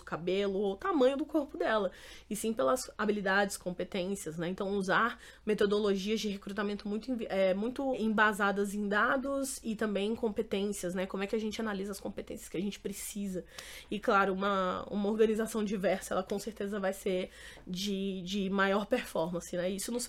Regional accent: Brasília, Federal District, Brazil; now in São Paulo, Brazil; Eu tenho 33 anos de idade, sou nascida e criada no Distrito Federal, em Brasília. Moro em São Paulo há 12 anos

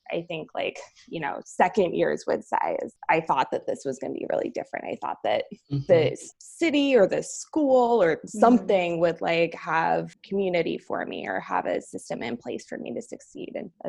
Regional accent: Montana, United States; I'm originally from Montana. And so I grew up in like a fairly conservative place with low to no queer representation.

